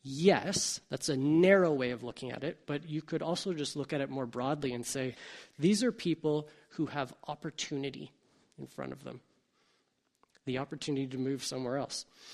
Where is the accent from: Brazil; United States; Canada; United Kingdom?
Canada; Hamilton, Ontario; I'm from Hamilton. I found some opportunity here.